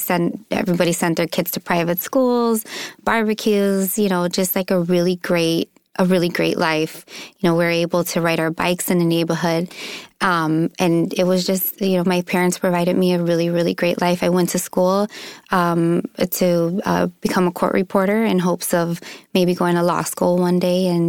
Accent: Chicago, Illinois, United States; No, you know, I'm from Chicago. I'm a city girl.

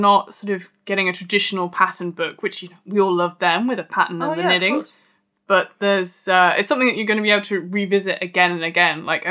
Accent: Yorkshire and the Humber, United Kingdom; I'm from Yorkshire.

